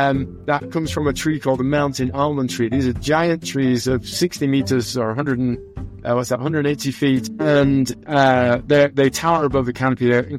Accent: Northern England, United Kingdom; Growing up in North England, I was a bit of an oddball

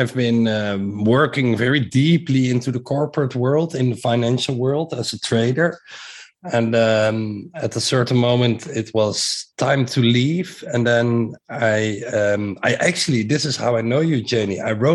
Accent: Netherlands; accent: Dutch; English is a second language; I live in Amsterdam, as you may have heard my accent, very Dutch accent.

